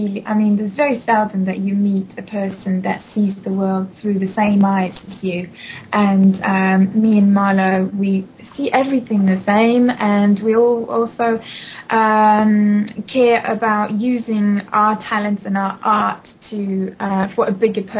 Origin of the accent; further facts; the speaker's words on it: West coast, Norway; I'm from Norway, from the west coast. I grew up in a beautiful small town called Arlesen, which is surrounded by tall, tall mountains and deep valleys and beautiful forests.